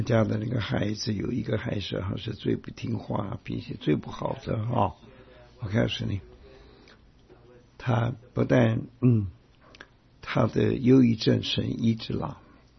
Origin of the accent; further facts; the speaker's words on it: China; 就像我们中国人说，人在福中不知福